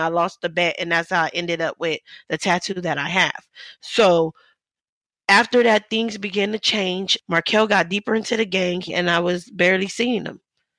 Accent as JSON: {"language": "English", "town": "Los Angeles", "region": "California", "country": "United States", "tie": "born or raised there", "said": "And the neighborhood I grew up in, the Blocks and the Hoovers are what we consider to be enemies."}